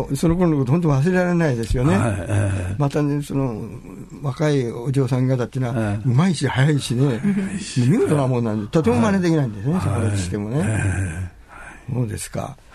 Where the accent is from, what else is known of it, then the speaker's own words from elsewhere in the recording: Shizuoka, Japan; born there; 私も伊豆の山の方で生まれてるんです。